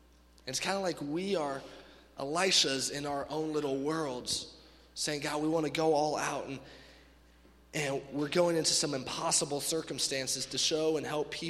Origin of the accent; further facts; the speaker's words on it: Kansas, United States; I'm from Kansas. I should know this, right?